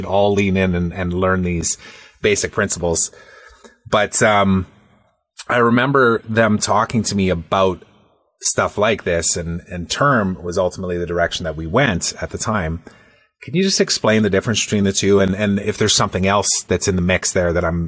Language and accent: English; Canada; Whereas Canada is a little bit different. Like, we can go, and as long as we're not making income in Canada, then we don't have to pay tax on it.